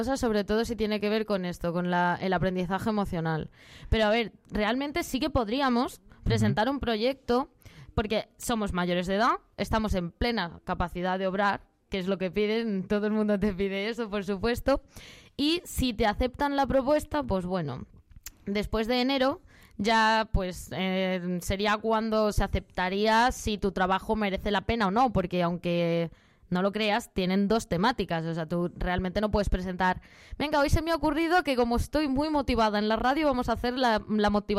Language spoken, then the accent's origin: Spanish; Granada, Andalusia, Spain; el del año que viene va a ser en Granada, o sea que tiramos para mi tierra.